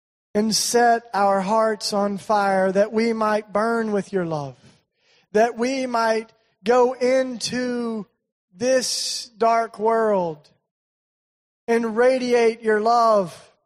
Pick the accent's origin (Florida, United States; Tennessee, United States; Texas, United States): Tennessee, United States; I'm from East Tennessee, in case you can't tell.